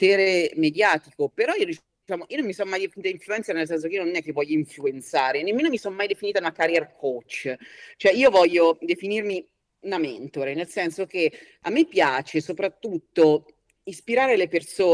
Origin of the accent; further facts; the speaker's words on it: Perugia, Umbria, Italy; In realtà io non sono di Napoli, sono umbra, sono originaria di Perugia